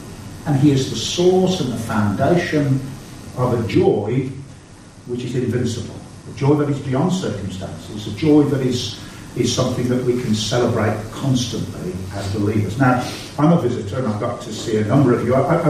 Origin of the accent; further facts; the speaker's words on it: Birmingham, West Midlands, United Kingdom; accent: Birmingham; that accent, what was it? I said, that's Birmingham.